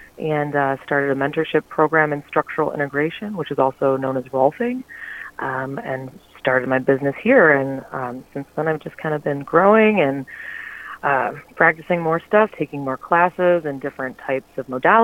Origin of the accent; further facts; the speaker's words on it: Detroit, Michigan, United States; moved away as an adult; now in California, United States; I'm originally from Detroit area of Michigan. And I moved to California in 2014